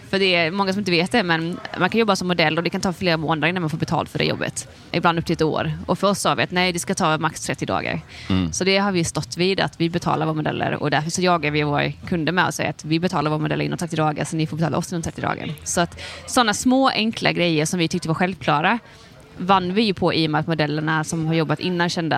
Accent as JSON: {"language": "Swedish", "country": "Sweden", "said": "Jag är väldigt svensk."}